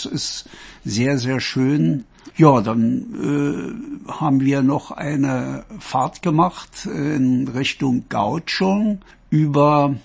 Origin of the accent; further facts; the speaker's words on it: Germany; was uns als Deutsche eigentlich begeistert, weil wir es so mal in Kindheit geahnt haben oder erlebt haben